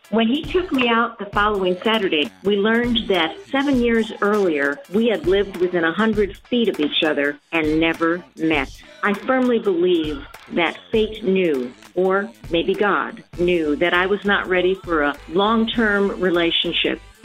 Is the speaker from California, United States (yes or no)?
no; Arlington, Texas, United States; I'm from Arlington, Texas.